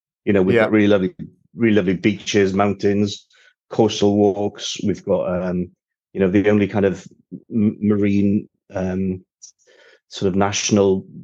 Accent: Wales, United Kingdom; I grew up in South Wales, but South East Wales.

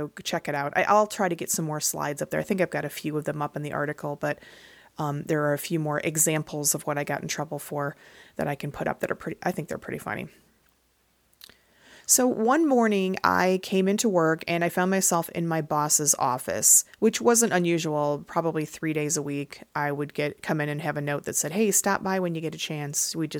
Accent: Midwest, United States; I'm from the Midwest U.S. and we say aunt, so I'm sorry if it sounds like a bug, but that's what we call ourselves.

